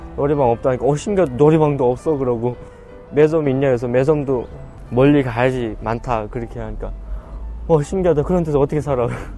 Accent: North Korea; now in South Korea; 교장 선생님 뵙고 솔직하게 말씀드리고 북한에서 왔다.

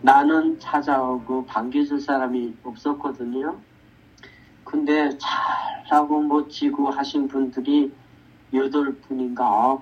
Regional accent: Kangwon, North Korea; moved away; 강원, 제 고향인 강원도 감옥으로 호송하던 도중에 기차에서 떨어져서 마지막 탈북했거든요.

